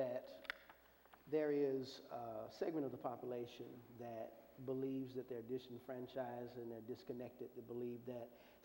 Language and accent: English; St. Louis, Missouri, United States; when I grew up, and I grew up in St. Louis, and I grew up on the west side of the city